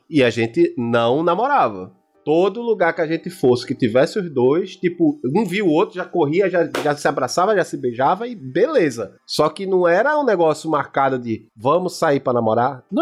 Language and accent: Portuguese; Janga, Pernambuco, Brazil; E eu fui buscar uma amizade lá de onde eu cresci. Eu não morava mais no Janga, eu tava morando em Olinda nessa época.